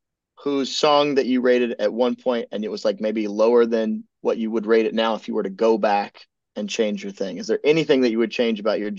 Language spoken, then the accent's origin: English; Kentucky, United States; I'm from Kentucky originally, and they have that sort of Midwestern vibe to them.